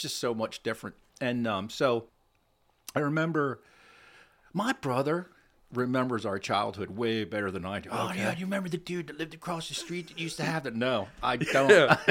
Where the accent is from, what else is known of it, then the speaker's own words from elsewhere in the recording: Lebanon, United States; So I was born here in Lebanon. We lived on Fifth Street in Lebanon.